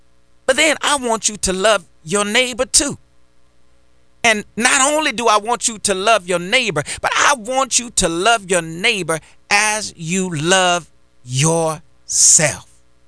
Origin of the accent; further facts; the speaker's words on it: Indiana, United States; I mean, it's a neighboring, of course, we know a neighboring state to where I grew up in Indiana.